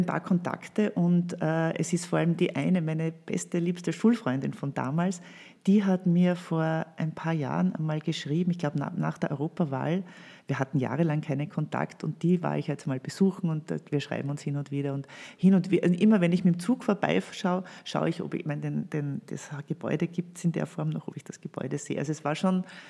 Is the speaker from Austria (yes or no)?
yes; Amstetten, Lower Austria, Austria; also born or lived in Vienna; Die schönste Zeit meiner Kindheit war in Amstetten tatsächlich, ja, weil das war die erste Volksschule, die ersten Volksschulfreunde. Und da musste ich dann mit 9 nach Wien in die niederösterreichische Molkerei im 20. Bezirk 1966 im 10. Stock von einem Hochhaus